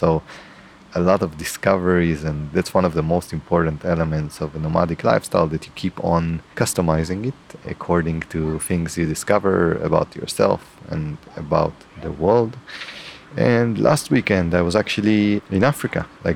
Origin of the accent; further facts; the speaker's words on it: Israel; English is a second language; So I have to say that I'm from Israel, and our hotspot of Israel and Palestine is one of the most biggest hotspots there are in the world.